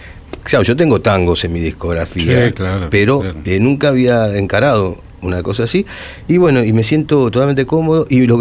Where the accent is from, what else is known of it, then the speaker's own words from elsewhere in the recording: Buenos Aires, Argentina; born there; also born or lived in José C. Paz; Bueno, yo nací en Villa Urquiza. Después nos fuimos a José C. Paz.